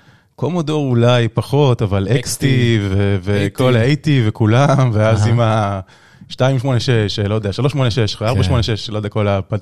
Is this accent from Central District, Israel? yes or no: no; Ramat Gan, Tel Aviv District, Israel; now in Tel Aviv, Israel; במקור רמת גני.